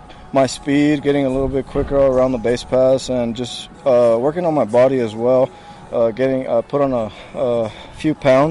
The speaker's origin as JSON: {"language": "English", "town": "Yuma", "region": "Arizona", "country": "United States", "also_born_or_lived": "California", "moved": "yes", "said": "I moved up to NorCal when I was from Yuma, Arizona, a small town, just because a lot of people don't get recruited out of there."}